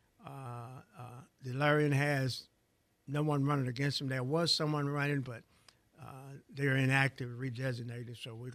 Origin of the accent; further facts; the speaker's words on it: Pensacola, Florida, United States; also born or lived in Dalton, United States; I was born in Dalton, Alabama, so, you know, I've been in Pensacola all my life, but I was born in Dalton.